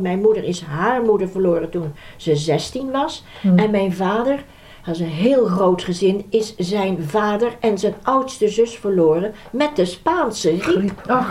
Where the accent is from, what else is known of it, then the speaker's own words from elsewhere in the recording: Netherlands; Ik kwam uit Holland.